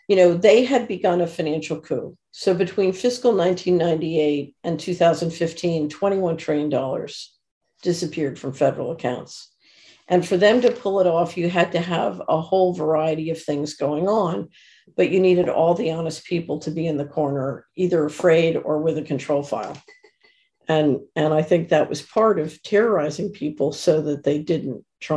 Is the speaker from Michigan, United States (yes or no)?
no; Philadelphia, Pennsylvania, United States; go back to when I was a child growing up in West Philadelphia.